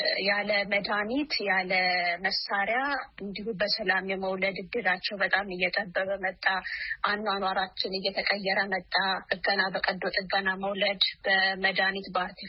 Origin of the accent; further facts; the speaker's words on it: Ambo, Oromia, Ethiopia; ያደግኩት በምዕራብ ሸዋ ዞን ግንደበረት ወረዳ ውስጥ ነው። ያደግኩት ደግሞ አምቦ ከተማ ነው። ሀይ ስኩልም አንደኛ ደረጃ ትምህርትም የጨረስኩት እዛው ነው።